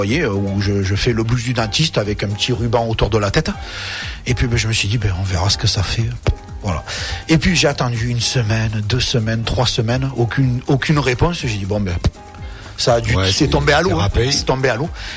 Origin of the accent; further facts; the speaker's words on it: Entraigues-sur-la-Sorgue, Provence-Alpes-Côte d'Azur, France; also born or lived in Carpentras; Moi, en fait, au départ, j'habitais sur Entraigue. Voilà, donc je suis né à Carpentras. J'ai habité toute ma vie à Entraigue.